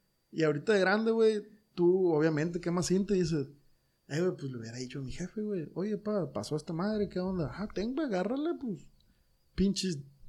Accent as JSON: {"language": "Spanish", "town": "Culiacán", "region": "Sinaloa", "country": "Mexico", "tie": "born or raised there", "said": "yo aquí en Culiacán, ni modo que no conozcan la colonia esta, güey. Yo soy originario de Barranco, carnal."}